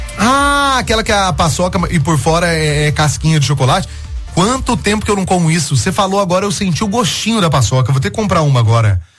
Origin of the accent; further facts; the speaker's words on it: Natércia, Minas Gerais, Brazil; sou de Natércia.